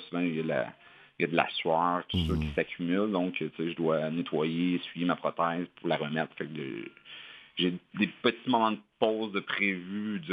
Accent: Victoriaville, Quebec, Canada; je viens de Victoriaville, qui est une ville relativement moyenne, mettons, environ 40-45 000 habitants. Puis, tu sais, c'est quand même un petit, moi j'appelle ça un gros village.

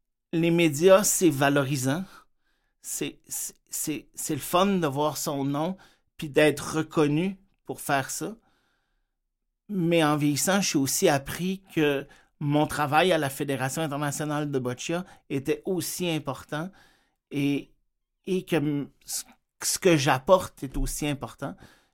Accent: Canada; Je vous rappelle, je suis canadien.

